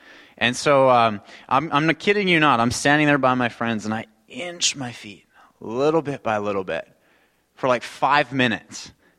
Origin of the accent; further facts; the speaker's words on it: Nanaimo, British Columbia, Canada; So I was born and raised in Nanaimo, so I'm an island boy.